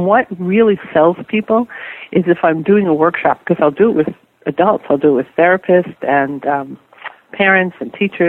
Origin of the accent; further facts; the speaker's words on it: New York, United States; I grew up in New York, so I have both coasts covered.